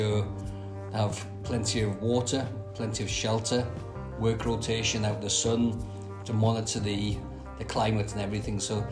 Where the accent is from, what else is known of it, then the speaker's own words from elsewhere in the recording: Newcastle, North East England, United Kingdom; I'm from Geordieland, God's country.